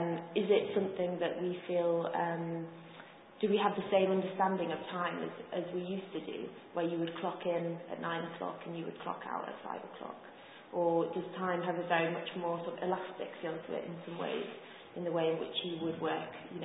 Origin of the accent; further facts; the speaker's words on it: Halifax, Yorkshire and the Humber, United Kingdom; now in Stockholm, Sweden; Now I currently live in Stockholm, but I think it's important to say I'm also from Halifax